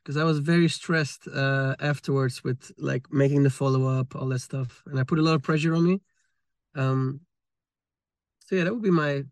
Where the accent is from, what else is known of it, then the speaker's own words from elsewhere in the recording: Amsterdam, North Holland, Netherlands; I think my favorite moment of this year was my hometown show in Amsterdam